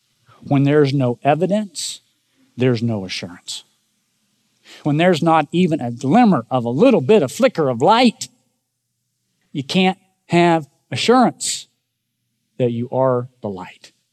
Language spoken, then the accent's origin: English; United States; born there; because, you know, I was born in America and I have always believed in Jesus.